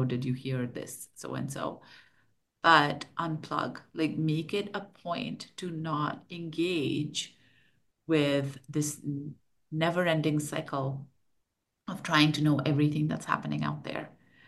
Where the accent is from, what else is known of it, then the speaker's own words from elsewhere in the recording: Pakistan; I am originally from Pakistan, which is not far away from that part from Afghanistan.